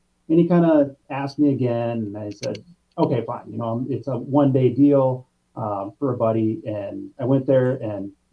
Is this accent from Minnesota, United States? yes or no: yes; Minnesota, United States; now in Brainerd, United States; I moved up here about 15 years ago. Yeah, I kind of was born and raised in the Metro, North Metro, and got a job up here, and kind of have loved the quiet and the calm.